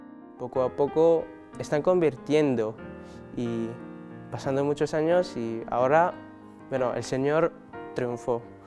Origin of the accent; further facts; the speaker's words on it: Davao, Davao Region, Philippines; Spanish is a second language; soy de Filipinas, de la Arquidiócesis de Davao.